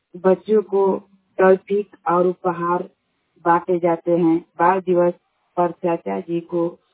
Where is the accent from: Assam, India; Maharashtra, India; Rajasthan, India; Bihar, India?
Bihar, India; Belaon; ग्राम बेलाव जिला कैमूर भोबा का निवासी हूँ।